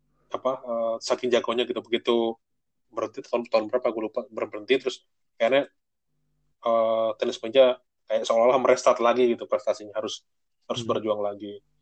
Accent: Kediri, East Java, Indonesia; Dulu kan gue dari Kediri ya.

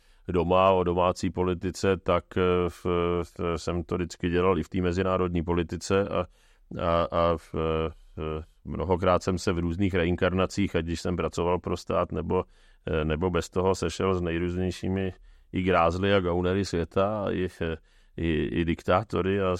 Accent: Prague, Czechia; tak já jsem vyrůstal v Dejvicích

